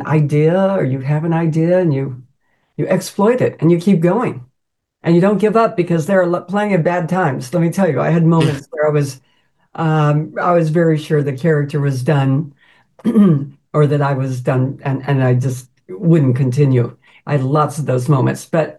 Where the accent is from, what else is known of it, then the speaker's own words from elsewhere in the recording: Kansas, United States; Where I grew up in Kansas, we were too poor to have a horror host.